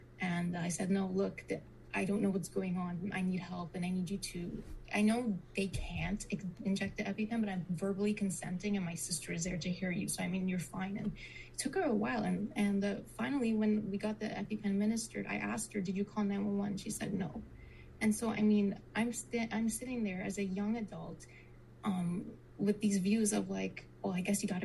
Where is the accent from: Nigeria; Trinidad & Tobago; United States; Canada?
Trinidad & Tobago; claimed that I am a Trinidadian and I am a mixed girl of many nations and whatnot.